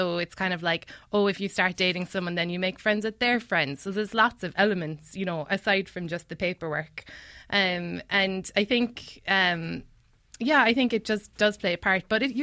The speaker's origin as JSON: {"language": "English", "town": "Cobh", "region": "Munster", "country": "Ireland", "tie": "born or raised there", "said": "I grew up in Cove, which was called Queenstown before. And it's sort of a famous maritime town because it's the last place that Titanic stopped before it."}